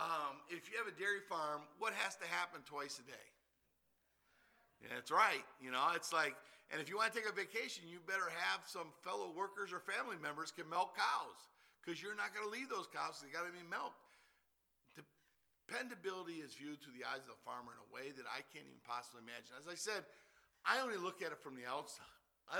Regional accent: Detroit, Michigan, United States; You know, I grew up in Detroit, and I grew up in a day and age when the factories were booming out cars left and right.

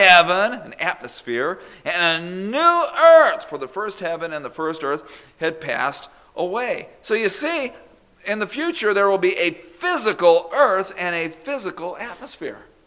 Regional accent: Southwest, United States; I grew up in the Southwest where citrus trees are just dominant. Citrus trees grow so well in the desert.

